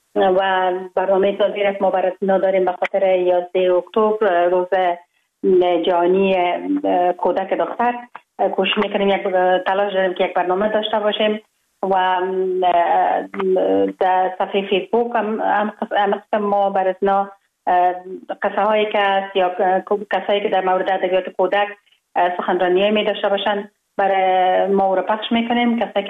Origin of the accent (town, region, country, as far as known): Kabul, Afghanistan; born or raised there